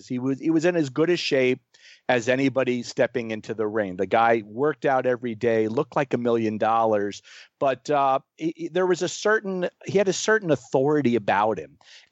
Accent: Florida, United States; Again, growing up in Florida, and we had several referees that were down there, and I enjoyed them.

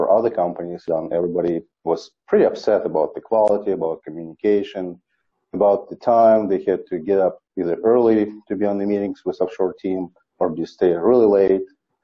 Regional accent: Ukraine; English is a second language; moved away as an adult; now in United States; I am from Ukraine.

